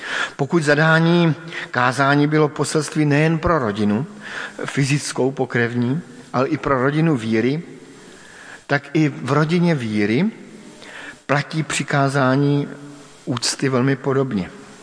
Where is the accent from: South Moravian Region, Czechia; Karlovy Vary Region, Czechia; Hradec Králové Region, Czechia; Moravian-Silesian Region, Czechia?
South Moravian Region, Czechia; Brno; Sám jsem vyrůstal v Brně